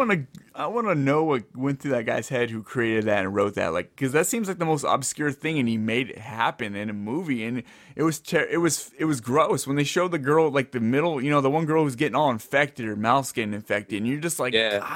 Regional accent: Santa Clara, California, United States; I grew up in Santa Clara, so getting a season pass to the Great America in California in Santa Clara was a thing we did

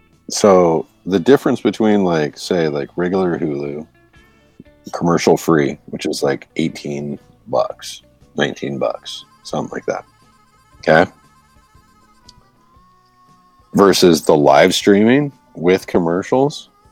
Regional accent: United States; As an American that like has a lot of family abroad, you know, like firstborn American, it's pretty damn embarrassing

